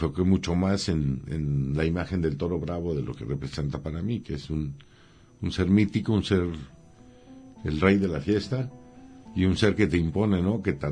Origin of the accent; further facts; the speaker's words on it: Querétaro, Mexico; yo soy originario de Querétaro, una tierra muy taurina